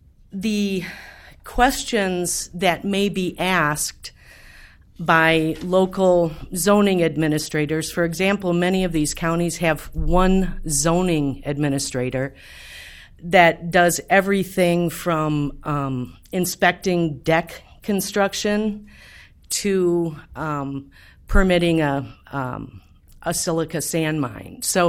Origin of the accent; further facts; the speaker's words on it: Houston, Minnesota, United States; from Houston, Minnesota.